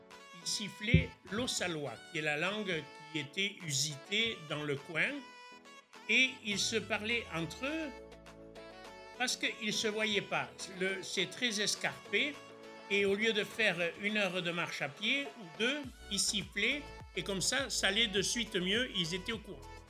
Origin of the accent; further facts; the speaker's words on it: Nouvelle-Aquitaine, France; Donc je viens de la vallée d'Osso. La vallée d'Osso, c'est la vallée entre Pau et l'Espagne.